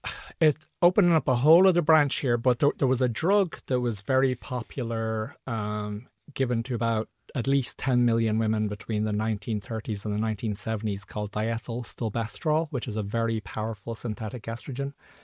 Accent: England, United Kingdom; born there; I was born actually in England

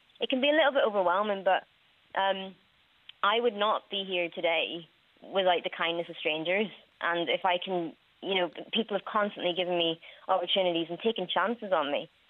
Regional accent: Northern Ireland, United Kingdom; also born or lived in China; I was born in China in 1997. And when I was 13 months old, I was adopted to Northern Ireland. And that's where I've grown up ever since.

